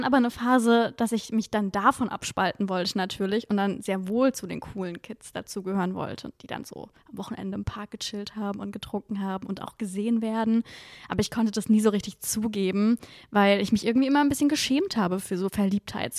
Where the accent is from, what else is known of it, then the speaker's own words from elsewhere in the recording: Freiburg, Baden-Württemberg, Germany; Also ich komme auch aus Freiburg, das habe ich euch vorhin erzählt.